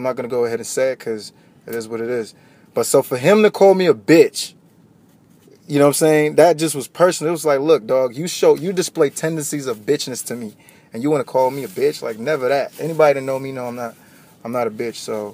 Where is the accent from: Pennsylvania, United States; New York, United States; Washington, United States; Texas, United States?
Texas, United States; I'm from Texas, whatever.